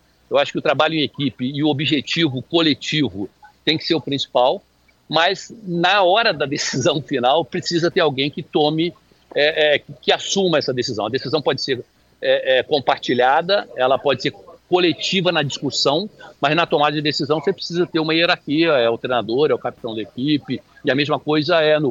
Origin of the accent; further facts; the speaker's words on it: Bento Gonçalves, Rio Grande do Sul, Brazil; born there; Bento Gonçalves, onde eu nasci, lá na Serra Gaúcha